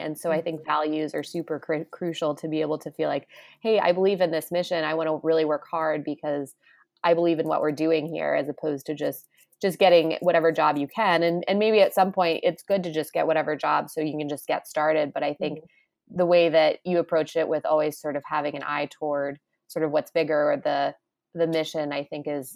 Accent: Kansas, United States; moved away as an adult; I'm from Kansas originally, and finding a job from my, you know, mom's couch in Kansas. So I had to sort of move here

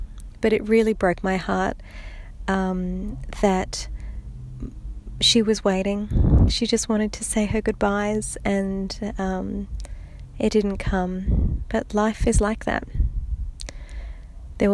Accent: Philippines; born there; my mother was from the Philippines, and I was born in the Philippines, so I would be classified as Eurasian, I guess.

